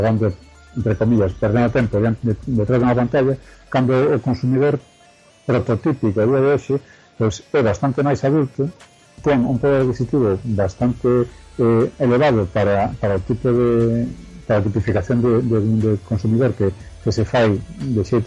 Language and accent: Galician; Pontevedra, Galicia, Spain; eu como pontevedrés estou convencido de que Pontevedra podría ter moito de dicir